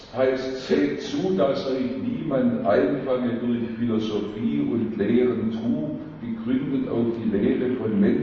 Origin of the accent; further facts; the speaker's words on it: Schondorf, Germany; Ich komme ja aus Schondorf und bin arg angewachsen hier im Bremstal.